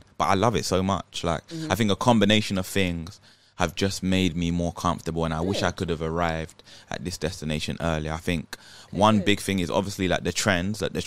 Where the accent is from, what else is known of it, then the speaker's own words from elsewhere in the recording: Nigeria; There's going to be some people that like it more because I'm Nigerian.